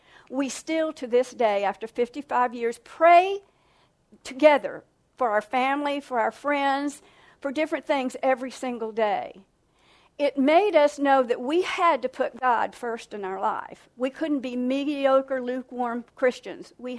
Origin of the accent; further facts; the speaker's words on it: Melbourne, Florida, United States; So when I was growing up in Melbourne, Florida, my mother began drinking